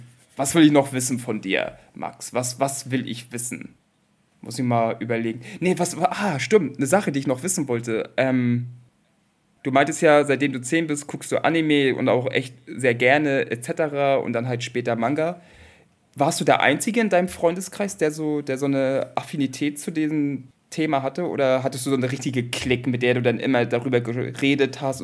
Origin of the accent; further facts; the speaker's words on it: Flensburg, Schleswig-Holstein, Germany; also ich komme ja aus Flensburg ursprünglich, das sind 8000 Bewohner.